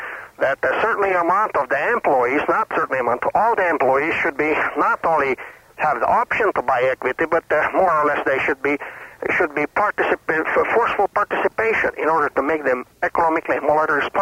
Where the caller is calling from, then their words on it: Whitehorse, Yukon, Canada; I'm calling from Whitehorse.